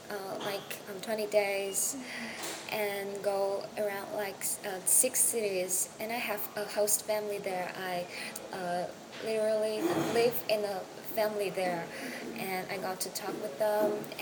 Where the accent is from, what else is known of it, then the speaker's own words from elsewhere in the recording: China; English is a second language; And in America, although they know we are from China, but we still have to use the English to communicate with them.